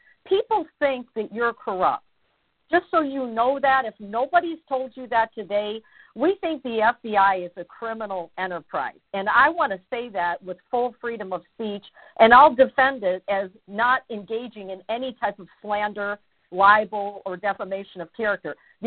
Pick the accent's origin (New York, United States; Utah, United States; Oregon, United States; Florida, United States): Florida, United States; Palm Beach; calling from Florida. I grew up in Palm Beach.